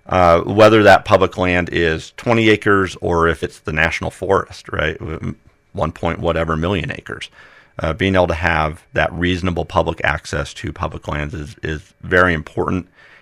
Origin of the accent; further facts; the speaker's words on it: Illinois, United States; I remember as a young kid growing up in the Midwest, where about the only public land you had where you didn't have to go ask somebody permission or pay somebody for permission to be able to use the land were small little state parks scattered randomly across the state of Illinois